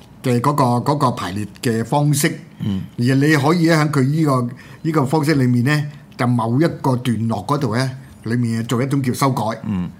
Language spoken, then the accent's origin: Cantonese; China; 我哋中國人知噶啦